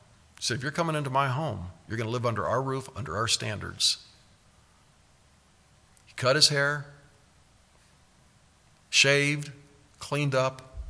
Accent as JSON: {"language": "English", "town": "Omaha", "region": "Nebraska", "country": "United States", "tie": "born or raised there", "also_born_or_lived": "Columbus, Nebraska", "said": "So here we are in our home, growing up in Omaha, Nebraska, and hosting missionaries time and again. Then we moved out on a farm near Columbus, Nebraska, Monroe."}